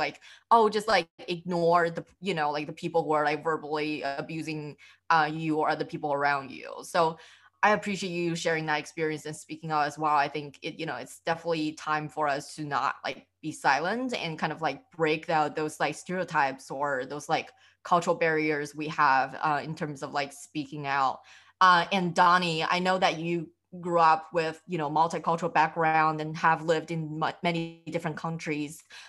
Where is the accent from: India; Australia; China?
China; English is a second language; now in United States; I'm originally from China.